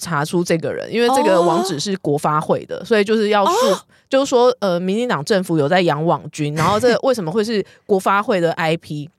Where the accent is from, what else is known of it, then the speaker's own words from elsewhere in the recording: Keelung, Taiwan; 那尤其对我的家乡基隆